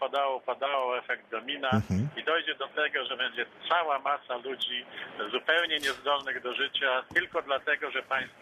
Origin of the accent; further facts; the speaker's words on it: Nowa Sól, Lubusz Voivodeship, Poland; ponieważ jestem z Nowej Soli.